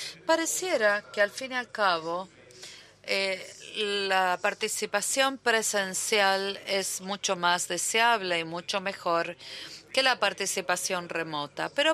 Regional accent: Tunisia; Provengo de Túnez.

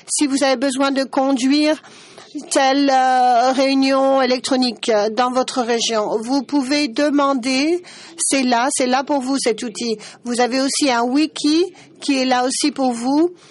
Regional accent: United States; French is a second language; moi je suis un Américain stupide.

